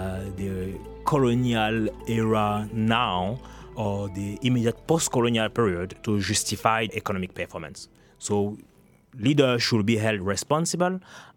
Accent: Cameroon; also born or lived in France / Canada / United Kingdom; now in United States; I was born and raised in Cameroon. And then from Cameroon, I went to France, Canada, and then in the U.S. I spent some time also in the U.K.

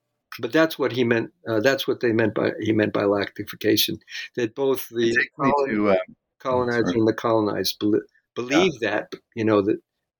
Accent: Jersey City, New Jersey, United States; I come from Jersey City. So what do you expect? Kind of thing.

